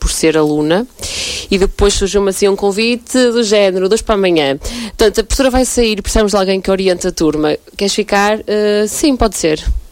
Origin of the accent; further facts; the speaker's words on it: São João de Ver, Aveiro, Portugal; Eu sou de São João de Ver